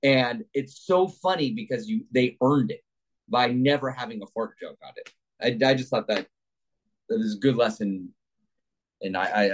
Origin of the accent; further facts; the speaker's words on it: Texas, United States; from being from Texas